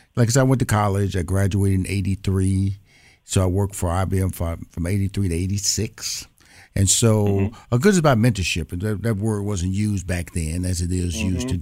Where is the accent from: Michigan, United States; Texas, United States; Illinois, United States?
Texas, United States; Houston; But I'm born and raised in Houston, Texas, so I'm a Southern boy.